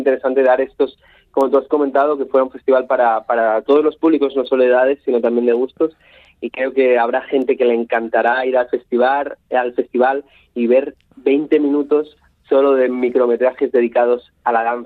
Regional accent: Barcelona, Catalonia, Spain; Yo soy de Barcelona

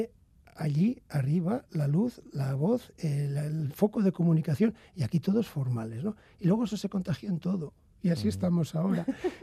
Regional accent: Basque Country, Spain; Si no, como buenos vascos, tururú, mamá.

